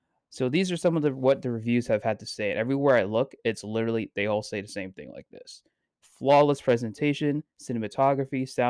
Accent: New York, United States; I'm also from New York, if you guys can tell.

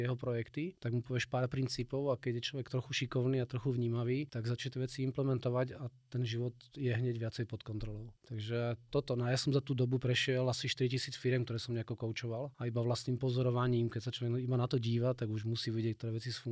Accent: Brno, South Moravian Region, Czechia; zašiel som naspäť do Brna, ja som inak rodinný Brňák, ako aj počujete. Fakt som rodinný Brňák.

